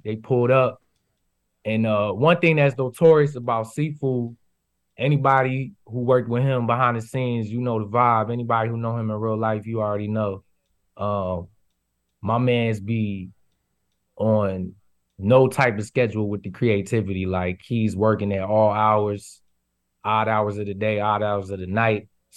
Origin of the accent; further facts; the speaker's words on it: East Coast, United States; Cause I came from the East Coast where I didn't even need a car. So I just, when I moved out there, I didn't even have a car.